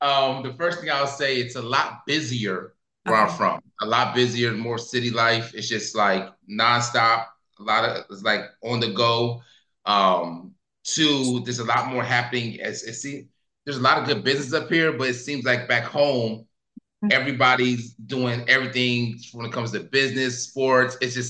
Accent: Virginia, United States; So I'm originally from Virginia, north of Virginia.

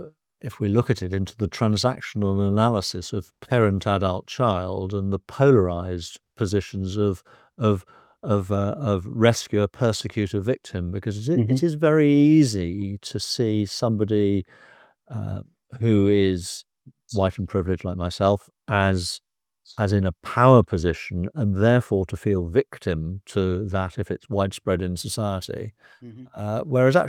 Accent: South West England, United Kingdom; So I grew up in Somerset. We're talking from Somerset today. The three of us are white.

